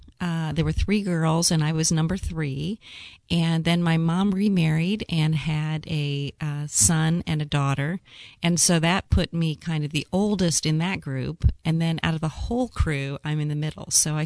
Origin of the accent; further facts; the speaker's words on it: Indianapolis, Indiana, United States; I grew up pretty much in Broad Ripple.